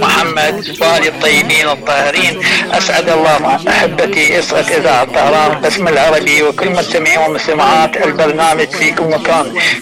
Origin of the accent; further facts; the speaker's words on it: Kut, Wasit, Iraq; من العراق الكوت مدينة الكوت.